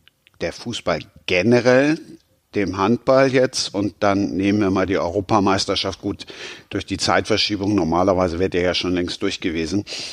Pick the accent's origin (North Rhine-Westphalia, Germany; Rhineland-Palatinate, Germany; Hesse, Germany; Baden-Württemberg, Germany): North Rhine-Westphalia, Germany; Cologne; ich komme ja aus Köln